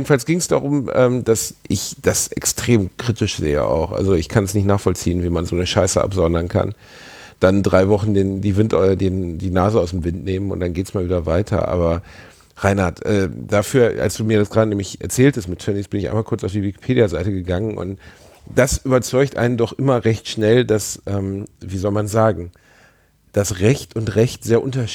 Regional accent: Gelsenkirchen, North Rhine-Westphalia, Germany; born there; ich bin in Schalke geboren.

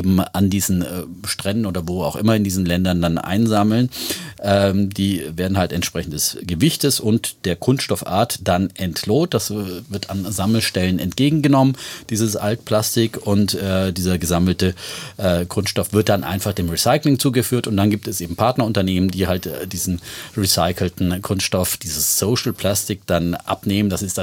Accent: Feuchtwangen, Bavaria, Germany; unweit meiner Heimat, möchte ich mal sagen, weil ich komme Feuchtfang ist direkt sozusagen an der Grenze zu Baden-Württemberg.

